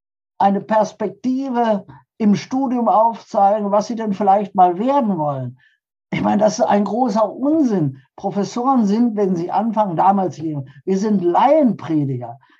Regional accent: Hamburg, Germany; Und ich, fröhlich wie ich war, aus Hamburg kommen, halte ich meine Antrittsvorlesung

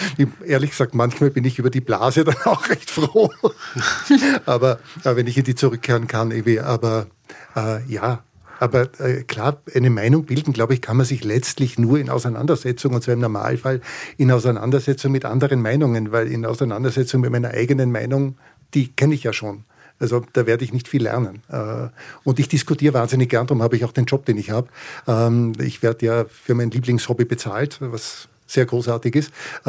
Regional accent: Innsbruck, Tyrol, Austria; Ich bin aufgewachsen in Innsbruck im Olympischen Dorf, einer großen Sozialwohnsiedlung, wo mein Vater der Hausmeister war

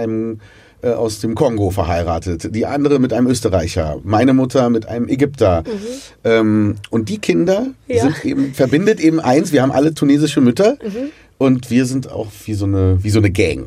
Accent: Berlin, Germany; Also ich bin ja in Siemensstadt groß geworden und wir hatten da ein großes Mietshaus

